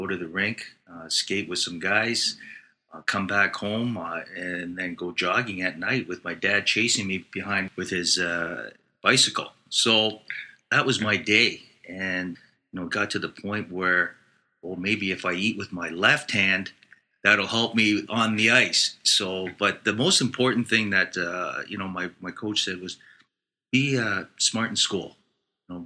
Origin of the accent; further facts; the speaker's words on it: Toronto, Ontario, Canada; you know, I was a Maple Leafs fan.